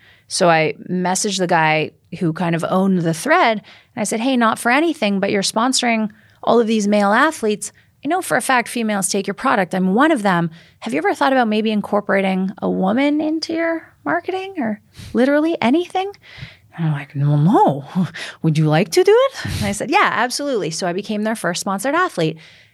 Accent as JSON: {"language": "English", "country": "Canada", "lives_now": "United States", "said": "I mean, I'm also a Canadian Jew, right? So living in America, right?"}